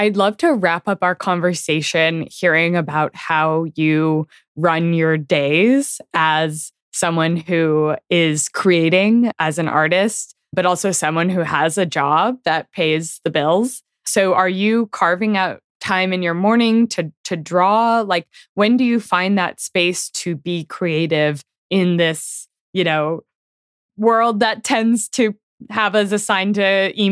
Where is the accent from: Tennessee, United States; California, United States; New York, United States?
California, United States; I grew up again in the Bay Area